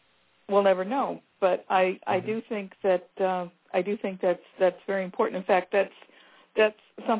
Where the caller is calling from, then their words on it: Shelton, Washington, United States; I'm calling from Washington State, from Shelton.